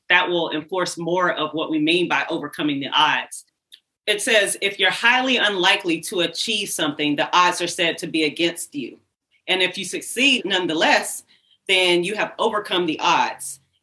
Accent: Charlotte, North Carolina, United States; now in Los Angeles, United States; I'm from Charlotte, North Carolina, all the way across the country.

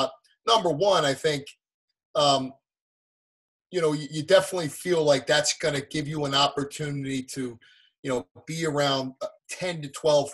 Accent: Philadelphia, Pennsylvania, United States; Temple University right here in Philadelphia, my hometown.

